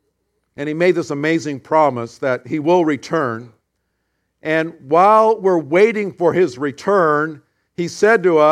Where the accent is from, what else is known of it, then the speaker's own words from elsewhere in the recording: Pacific Northwest, United States; because we're from the Northwest. You know when someone's from California because they carry an umbrella. You know when you're from the Northwest, we don't need umbrellas.